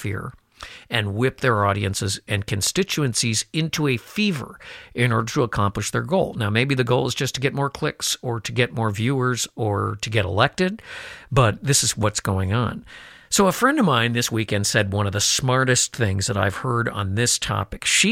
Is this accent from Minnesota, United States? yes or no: no; Chicago, Illinois, United States; I can remember March days growing up in Chicago when it was 75 degrees and the next day we'd have snow.